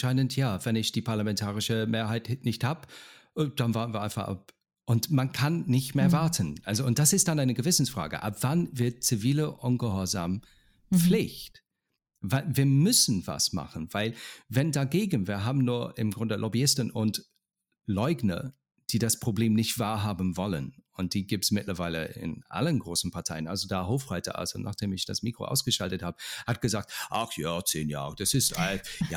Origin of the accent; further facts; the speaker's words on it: United Kingdom; German is a second language; in meiner Heimat Großbritannien